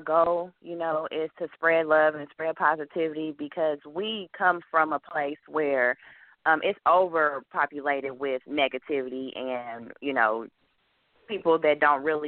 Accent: Kansas City, Missouri, United States; I'm from Kansas City, Missouri. Well, I was born in Kansas City, Kansas, but I do represent Kansas City, Missouri.

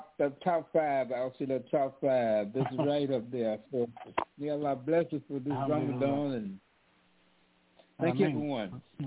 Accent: New York, United States; Yeah, we're both from the New York area.

